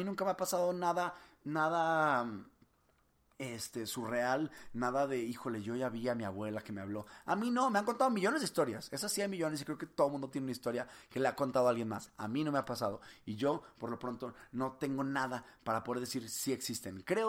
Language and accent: Spanish; Monterrey, Nuevo León, Mexico; yo soy de Monterrey